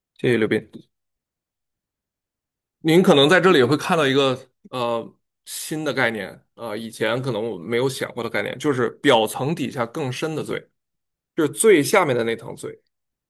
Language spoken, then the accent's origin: Chinese; China; now in United States; 在我们在国内无神论长大